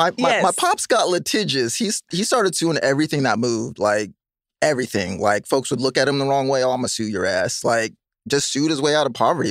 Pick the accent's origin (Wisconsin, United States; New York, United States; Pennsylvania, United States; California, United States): California, United States; I grew up in the Bay, Silicon Valley.